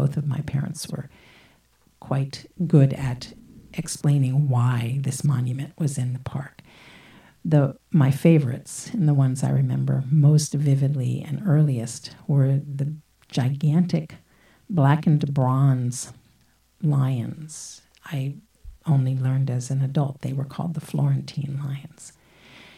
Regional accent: Philadelphia, Pennsylvania, United States; if I think about my hometown of Philadelphia, the part of Philadelphia that is really feels like home to me is Fairmount Park

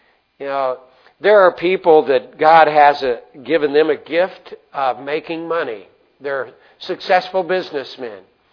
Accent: Amarillo, Texas, United States; born there; My family, I was born in Amarillo, Texas. There were five of us boys in our family and one lucky sister.

